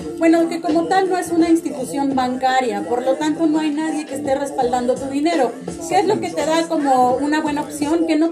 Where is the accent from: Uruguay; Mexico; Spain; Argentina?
Mexico; Somos de México. ¿Qué no se nos notan las raíces mexicanas?